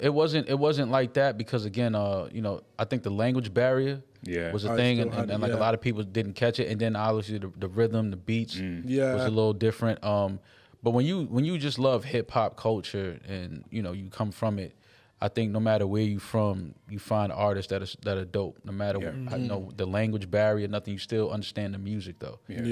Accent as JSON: {"language": "English", "country": "United States", "said": "As an American, I know exactly what they're talking about."}